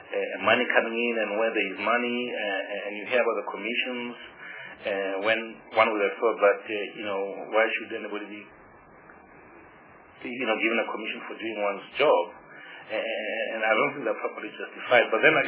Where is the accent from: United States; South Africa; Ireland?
South Africa; Western Native Township, Gauteng; born there; I was born in Western Native Township